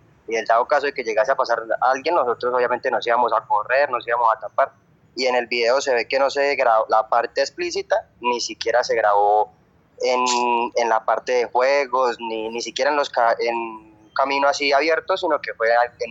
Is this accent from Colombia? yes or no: yes; Bucaramanga, Santander, Colombia; Yo también soy de acá de Bucaramanga.